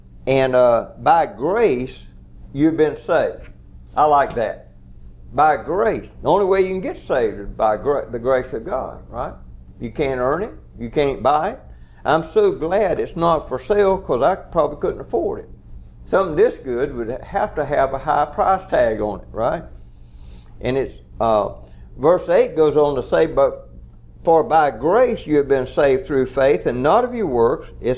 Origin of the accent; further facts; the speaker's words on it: Georgia, United States; I stopped by there at little old Hicktown where we was raised in South Georgia.